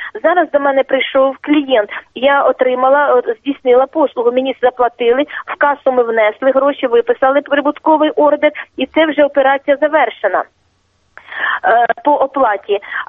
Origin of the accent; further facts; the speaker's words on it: Mykolaiv, Mykolaiv Oblast, Ukraine; З міста Миколаєва